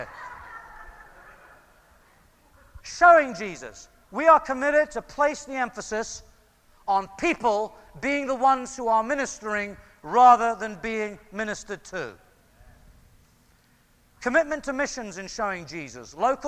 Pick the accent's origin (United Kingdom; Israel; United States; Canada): United Kingdom; England; moved away; When I came from England to this country, I was amazed at the activities that went on in American churches.